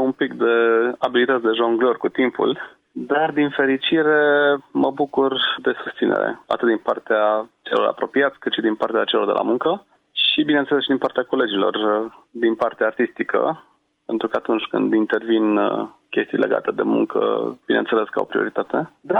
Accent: Brașov, Brașov County, Romania; sunt din Brașov, sunt plutonier ajutant la Inspectoratul pentru Situații de Urgență Țara Bârsei al Județului Brașov

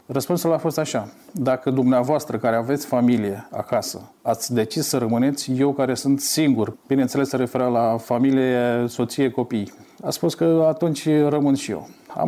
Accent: Iași, Iași County, Romania; Deși eram din Iași, da.

